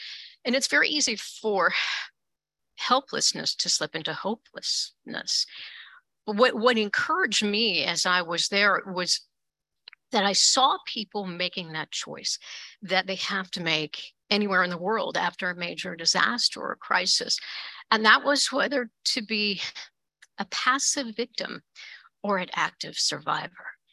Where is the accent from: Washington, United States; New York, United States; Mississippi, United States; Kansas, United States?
Mississippi, United States; Bay St. Louis; And that's a street in my hometown of Bay St. Louis.